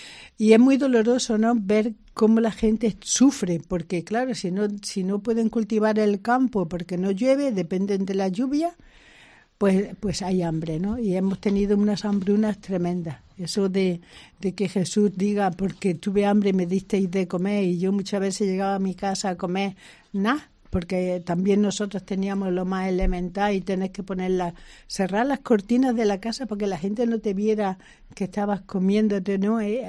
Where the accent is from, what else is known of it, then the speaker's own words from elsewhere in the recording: Spain; now in Zimbabwe; Pero yo ya soy más de Zimbabue que de España, ¿no?